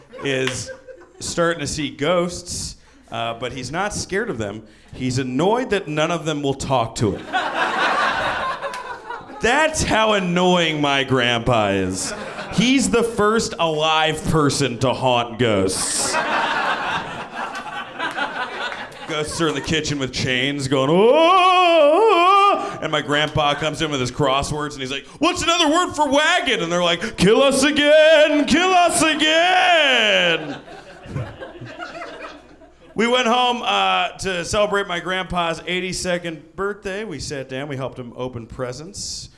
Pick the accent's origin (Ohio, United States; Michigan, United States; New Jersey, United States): New Jersey, United States; Newark; I grew up near Newark, New Jersey. I don't know if anyone here has ever been to Newark, New Jersey.